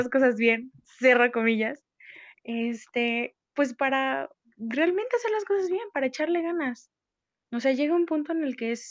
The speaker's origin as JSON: {"language": "Spanish", "country": "Mexico", "lives_now": "United States", "said": "Nosotros como mexicanos hemos visto que la mayoría de los mexicanos y la mayoría de los inmigrantes somos gente trabajadora"}